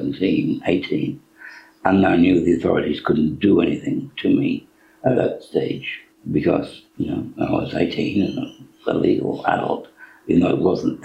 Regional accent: Chesterfield, East Midlands, United Kingdom; born there; And I knew I was born in Chesterfield.

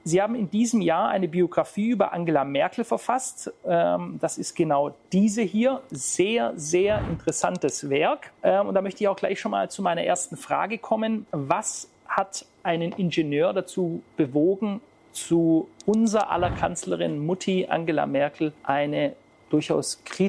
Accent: Stuttgart, Baden-Württemberg, Germany; Sie kommen ja ebenfalls, wie ich, aus Stuttgart

